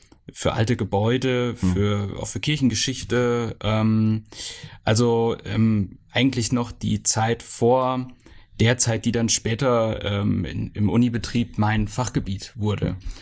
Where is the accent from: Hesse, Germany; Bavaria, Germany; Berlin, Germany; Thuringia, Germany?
Hesse, Germany; Rasdorf; Also ich bin ja gebürtiger Rasdorfer und wenn man in Rasdorf groß wird, dann wird man mit Geschichte groß. Das ist einfach ein geschichtsträchtiger Ort.